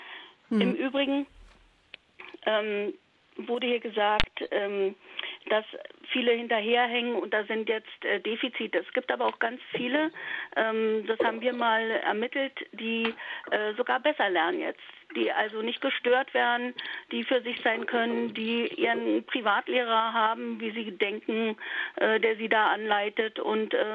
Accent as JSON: {"language": "German", "region": "Berlin", "country": "Germany", "said": "und ich bin ja auch aus Berlin"}